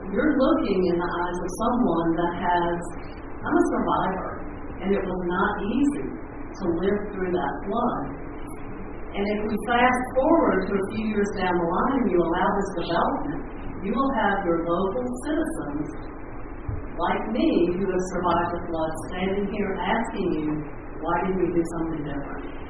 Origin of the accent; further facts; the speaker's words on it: Louisiana, United States; moved away as an adult; I'm relatively new to your community. I've lived here about 2.5 years. I come from Louisiana, and I'm a victim of a flood